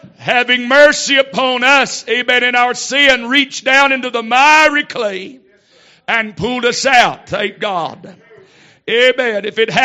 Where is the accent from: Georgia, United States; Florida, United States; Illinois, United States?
Florida, United States; I'm from South Florida originally, and we have a lighthouse back home on an island called Sanibel Island.